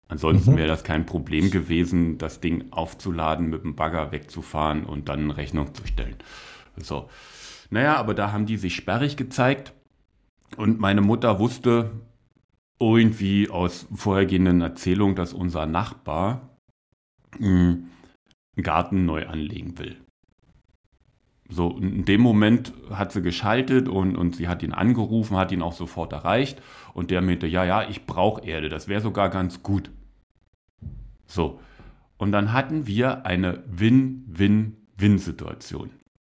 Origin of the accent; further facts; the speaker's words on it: Brandenburg, Germany; Zu Hause, wir haben neue Bodentanks gebraucht. Also zu Hause bei uns in Brandenburg, Elternhaus.